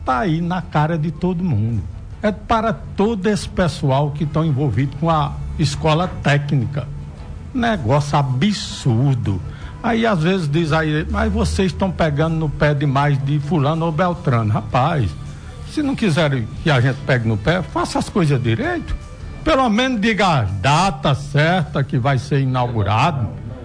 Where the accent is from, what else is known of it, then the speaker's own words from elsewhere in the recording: Santa Cruz do Capibaribe, Pernambuco, Brazil; Eu gosto muito de Santa Cruz do Capibaribe, minha terra